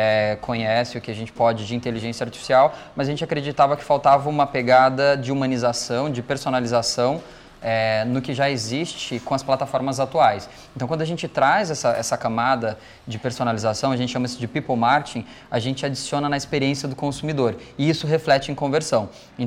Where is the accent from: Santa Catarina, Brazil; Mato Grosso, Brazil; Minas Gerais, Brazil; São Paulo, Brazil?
Mato Grosso, Brazil; Eu sou engenheiro de computação, eu sou mato-grossense, engenheiro de computação.